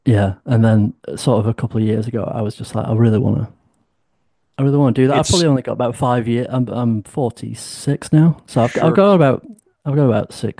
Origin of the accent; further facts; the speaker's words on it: North West England, United Kingdom; I'm from Northwest England.